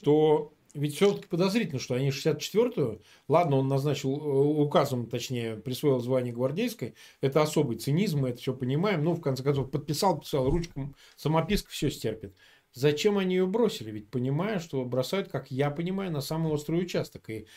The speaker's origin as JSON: {"language": "Russian", "region": "Volga region", "country": "Russia", "said": "Я с Волги"}